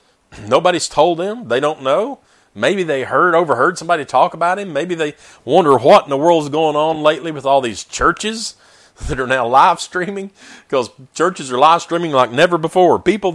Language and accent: English; the South, United States; You know, I grew up in the Bible Belt. That's what they used to call the South, all around Tennessee and North Carolina and Mississippi, all these places down the South, Alabama, the Bible Belt, you know, and we're supposed to be like the buckle of it.